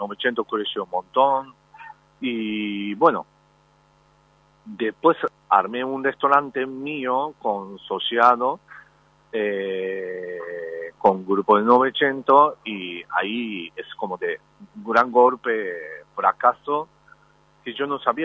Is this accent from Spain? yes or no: no; Japan; Spanish is a second language; now in Argentina; yo soy un japonés que vivo en otro país.